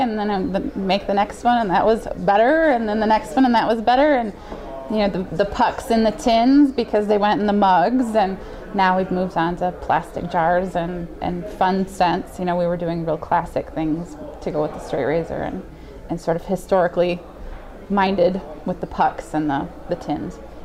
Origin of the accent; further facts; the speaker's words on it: Alanson, Michigan, United States; We're from Northern Michigan, so we're almost up to the bridge, way in Alanson.